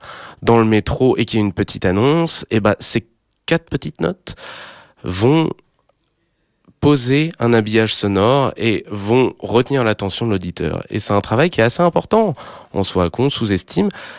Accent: France; Alors, moi, je suis français

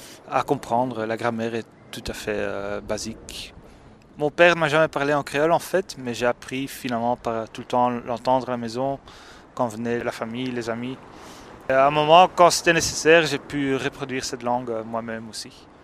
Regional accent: Leuven, Flemish Region, Belgium; first language Dutch; French is a second language; now in Brussels, Belgium; j'ai 32 ans, j'habite Bruxelles depuis 12 ans, mais je suis originaire de Louvain, ou Leuven en flamand. Néerlandais, c'est ma langue maternelle, mais avec mon père, j'ai toujours parlé français. Sinon, je parle anglais, espagnol, allemand, et aussi un peu le créole du Cap-Vert

